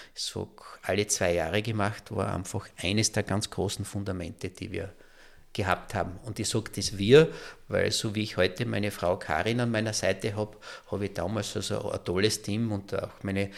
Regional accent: Köflach, Styria, Austria; born there; Ich bin sogar im Möbelhaus in Köflach geboren

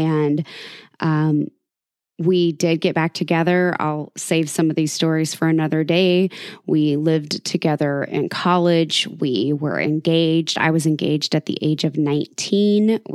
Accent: Sedalia, Missouri, United States; I had him come to my hometown of Sedalia without breaking up with my boyfriend first.

